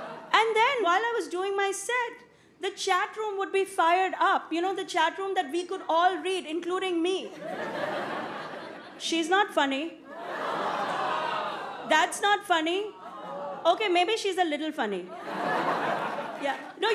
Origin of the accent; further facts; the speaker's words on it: India; And now that I'm an Indian auntie, by the way, shout out to all my Indian aunties.